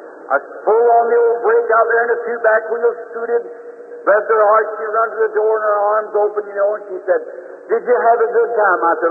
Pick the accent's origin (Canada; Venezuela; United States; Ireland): United States; the South; I'm a Southerner, too.